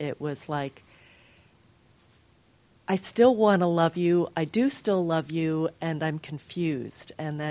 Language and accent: English; New Jersey, United States; I'm from New Jersey, so I had gone back to New Jersey for Thanksgiving